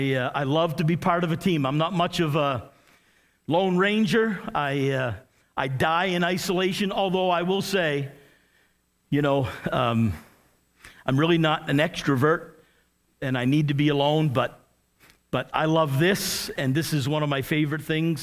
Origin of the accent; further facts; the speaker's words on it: United States; now in New Brunswick, Canada; As I mentioned last night, I'm from the United States, but I am a full-fledged Canadian citizen, so I'm in.